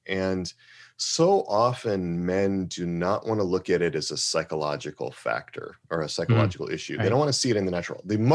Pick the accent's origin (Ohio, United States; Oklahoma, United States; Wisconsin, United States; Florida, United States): Wisconsin, United States; because I grew up in Wisconsin, a lot of icy roads, a lot of spin outs